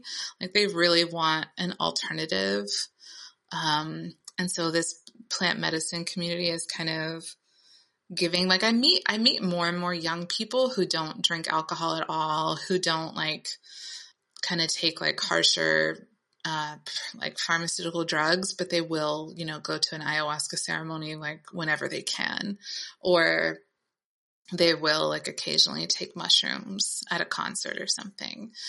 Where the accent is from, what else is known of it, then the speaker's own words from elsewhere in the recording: Appalachia, United States; but I grew up in the Bible Belt. So I was completely surrounded by it, by this very conservative, very dogmatic, Protestant and different strands of Christianity, but all like rural Bible Belt Appalachia Christianity.